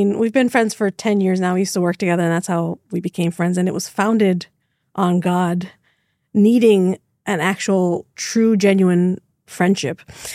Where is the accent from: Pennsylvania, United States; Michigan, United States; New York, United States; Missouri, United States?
Pennsylvania, United States; Pittsburgh; also born or lived in Brazil; Born in Pittsburgh, mostly raised in Pittsburgh, but I went to Brazil when I was 6 months old till I was four, so also Brazil.